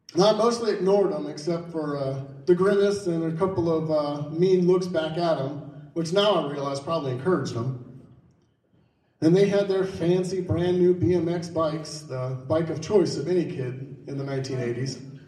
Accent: Georgia, United States; So, as a kid growing up in Southeast Georgia, I was a bit odd.

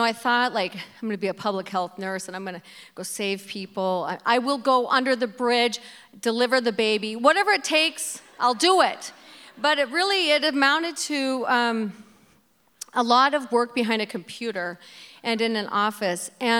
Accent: Midwest, United States; now in Billings, United States; I mean, I'm also a Midwesterner, and this comes very easily and naturally to us.

